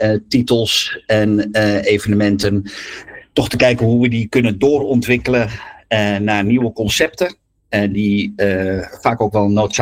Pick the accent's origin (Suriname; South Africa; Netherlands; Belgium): Netherlands; Amsterdam, North Holland; also born or lived in Lelystad; now in Flevoland, Netherlands; ik ben wat dat betreft wel een Flevopolderman. En ik kom uit de Watergraafsmeer. Ook een polder uit Amsterdam dan.